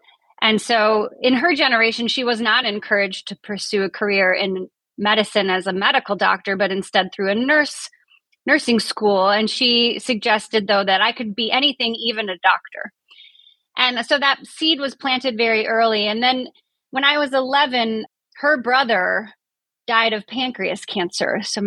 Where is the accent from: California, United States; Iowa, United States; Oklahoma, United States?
Iowa, United States; I grew up in Iowa, and my father worked for Winnebago Industries, and my mother was a psychiatric nurse in the outpatient setting.